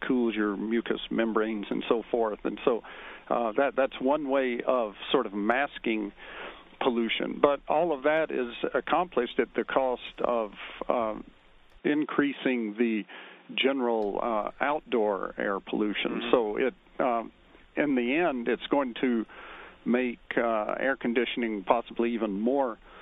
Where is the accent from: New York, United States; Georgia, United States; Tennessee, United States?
Georgia, United States; born there; now in Salina, United States; No, I was born in near Atlanta, Georgia, but I live in Kansas now. I've lived in Kansas for a long time now